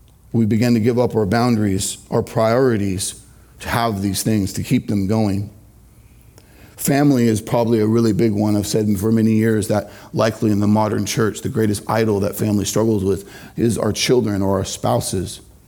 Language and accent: English; Irvine, California, United States; One of our local high schools of the three within Irvine where I grew up literally advertised in Asia